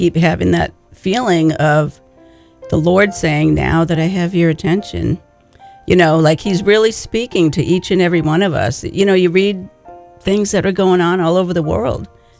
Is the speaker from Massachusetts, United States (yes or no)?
yes; Massachusetts, United States; You know, even I grew up in Massachusetts, and I'm thinking about when the seasons would change up there, very noticeable.